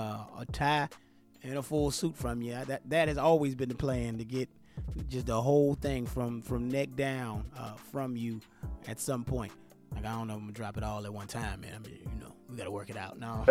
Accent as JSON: {"language": "English", "town": "Richmond", "region": "Virginia", "country": "United States", "said": "There was a pastor here in Richmond, Virginia. I'm from Richmond, Virginia. I'm actually in Virginia right"}